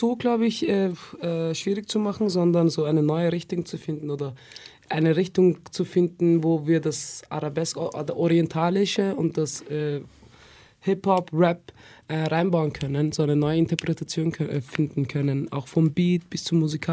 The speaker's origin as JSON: {"language": "German", "region": "Vienna", "country": "Austria", "tie": "born or raised there", "said": "Naja, also OTK nehme ich schon für mich, das ist schon meine Heimat, das kann mir niemand wegnehmen."}